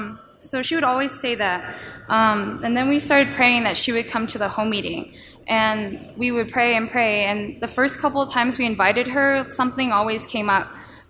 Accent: California, United States; And we're from NorCal, so we were going to go home, too.

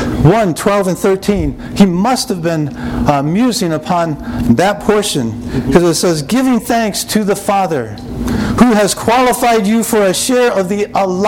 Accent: Ann Arbor, Michigan, United States; I'm from Ann Arbor, Michigan. I have two sons.

